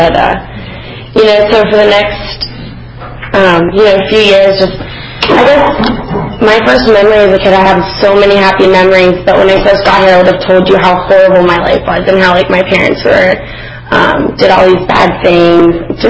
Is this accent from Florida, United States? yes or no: yes; Orlando, Florida, United States; I was born and raised in down in Orlando, Florida, to two very young parents